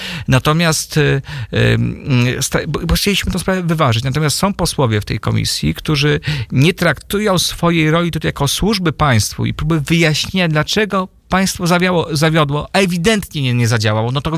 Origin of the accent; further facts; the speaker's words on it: Warsaw, Masovian Voivodeship, Poland; Mimo, że oczywiście z pochodzenia jestem warszawiakiem i tutaj mieszkam.